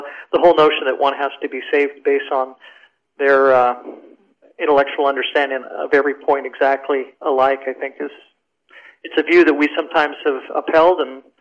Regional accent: Oregon, United States; now in Canada; Well, I grew up in Oregon, although I've been in Canada since 1986 for the most part. I'm from the United States and grew up in Oregon.

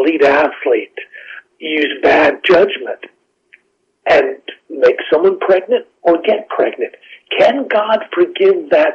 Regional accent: Kansas, United States; But I grew up in Western Kansas, and making homemade ice cream was something we would do on summer evenings.

